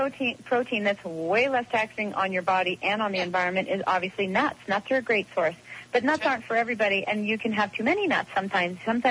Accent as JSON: {"language": "English", "town": "Vancouver", "region": "British Columbia", "country": "Canada", "said": "I'm from Vancouver."}